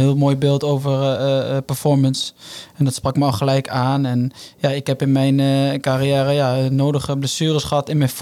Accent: Elst, Gelderland, Netherlands; We komen uit dezelfde streek. Ja, hij komt uit Arnhem, ik kom uit Elst.

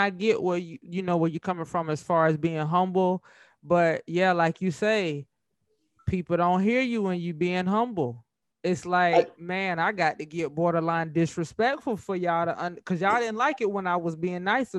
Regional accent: Florida, United States; Now, I'm from Florida. So yeah. I was, you know I was familiar with quite a few records.

